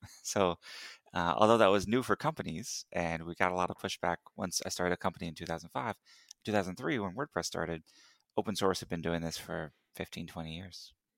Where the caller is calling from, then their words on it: Houston, Texas, United States; Actually, Houston, Texas.